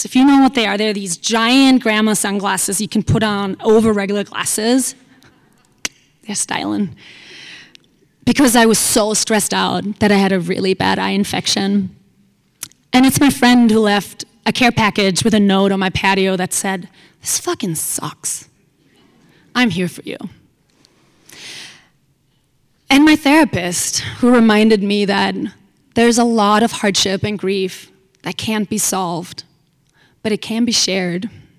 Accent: Nuremberg, Bavaria, Germany; I get to my hometown in Nuremberg.

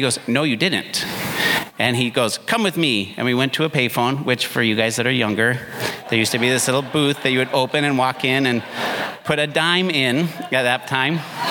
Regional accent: Missoula, Montana, United States; And the cities are kind of a foreign world to somebody born and raised in Missoula, Montana.

